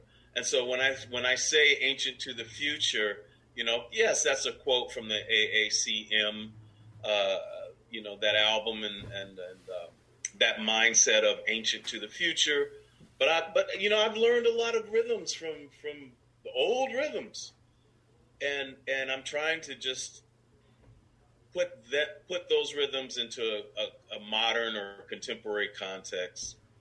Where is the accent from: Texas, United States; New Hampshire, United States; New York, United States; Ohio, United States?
Ohio, United States; Cleveland; I'm from Cleveland, Ohio, and they were visiting Cleveland State University at the time.